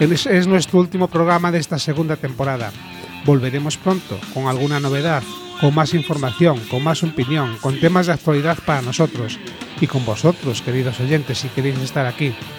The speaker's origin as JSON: {"language": "Spanish", "region": "Castile and León", "country": "Spain", "tie": "born or raised there", "said": "En mi pueblo, allá en el Bierzo, vamos más adelantados"}